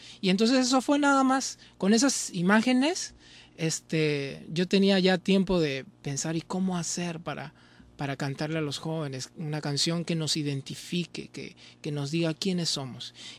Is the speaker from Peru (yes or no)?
yes; Peru; soy el único peruano nominado.